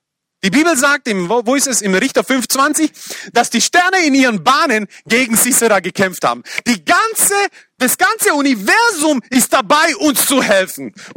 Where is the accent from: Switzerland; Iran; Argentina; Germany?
Germany; ich sage, ich bin Kroate, komme aus Deutschland, aber die denken, ich bin Deutscher, okay?